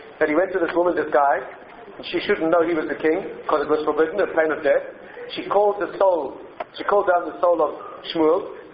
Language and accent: English; South Africa; I come from South Africa, it's all Litvak.